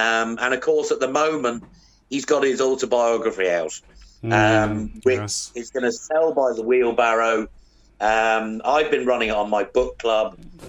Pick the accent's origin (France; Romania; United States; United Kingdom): United Kingdom; England; moved away as an adult; now in Ireland; in my hometown in England, many, many years ago, before I even moved to Ireland